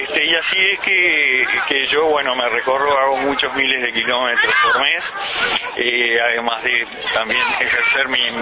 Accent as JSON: {"language": "Spanish", "region": "Montevideo", "country": "Uruguay", "said": "yo soy de Montevideo, pienso que somos muy centralistas"}